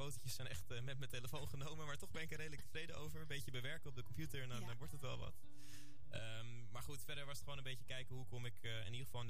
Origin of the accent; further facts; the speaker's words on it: Aalsmeer, North Holland, Netherlands; now in Delft, Netherlands; ik heb in Delft, daar kom ik vandaan. Daar woon ik trouwens ook nog. Ik kom er oorspronkelijk uit Aalsmeer